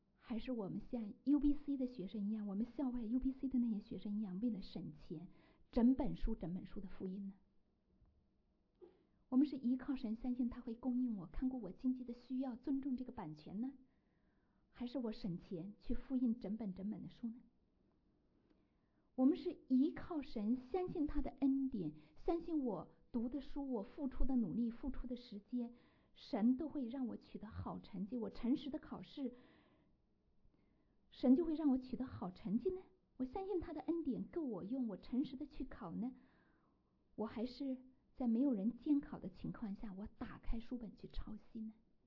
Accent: China; 我们中国人，中国来的人，大陆来的人

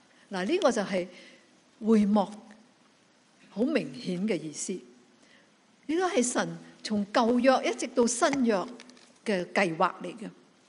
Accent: Guangdong, China; 就我哋广东人成日用嘅歇后语咧，都系咁嘅

